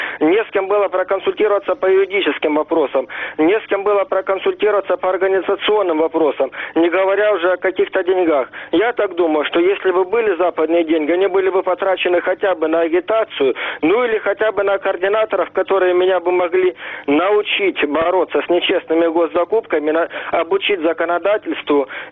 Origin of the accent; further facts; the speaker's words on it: Rostov-on-Don, Rostov Oblast, Russia; я из Ростова-на-Дону.